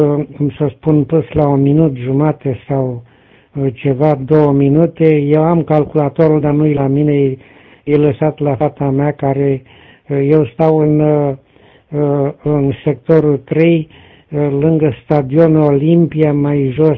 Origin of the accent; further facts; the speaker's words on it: Tecuci, Galați County, Romania; now in Bucharest, Romania; sunt din Tecuci, dar sunt captiv aici în București. Sunt captiv de aproape 5 ani.